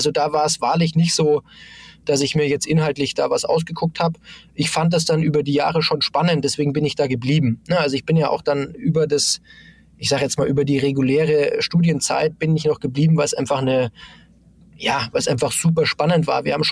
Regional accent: Augsburg, Bavaria, Germany; Aber also ich komme aus Augsburg

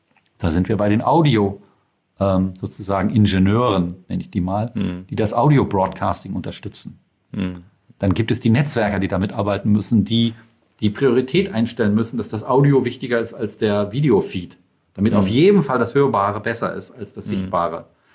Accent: Schleswig-Holstein, Germany; und ich bin aus Schleswig-Holstein

